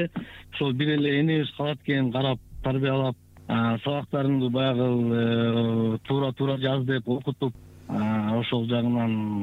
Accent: Bishkek, Kyrgyzstan; Өзүм Бишкектен болом.

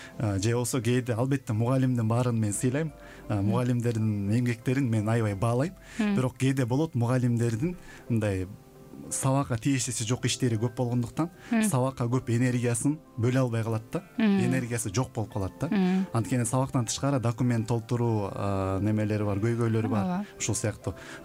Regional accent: Lipenka, Issyk-Kul Region, Kyrgyzstan; негизи өзүм Ысык Көл областында, Жети Өгүз районунда Липинка деген айылда төрөлгөм 2000-чи жылы. Ошо 17 жашка чейин ошол жерде чоңоюп, өсүп, окуп

